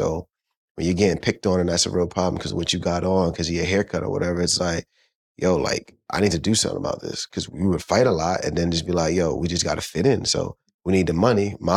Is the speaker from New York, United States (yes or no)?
yes; Brooklyn, New York, United States; born there; So I was born in Brooklyn, New York.